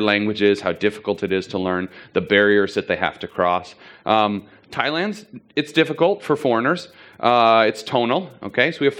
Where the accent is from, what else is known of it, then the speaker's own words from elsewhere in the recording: San Diego, California, United States; now in Australia; We're from Southern California in the States. We're from San Diego area.